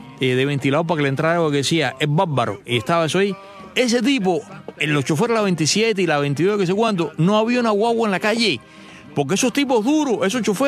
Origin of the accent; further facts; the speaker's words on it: Cuba; Y eso se lo tenemos como cubanos que agradecer